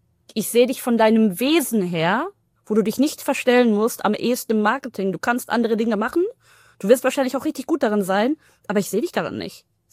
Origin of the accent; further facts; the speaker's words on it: Paderborn, North Rhine-Westphalia, Germany; weil ich komme halt, wie gesagt, aus dem Vorort sogar von Paderborn. Es war sehr, sehr weiß gelesen. Ich war die einzige POC halt dort.